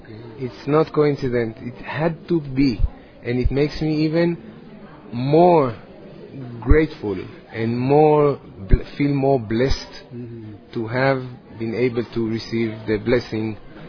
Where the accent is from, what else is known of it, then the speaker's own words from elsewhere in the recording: Israel; I'm from Israel.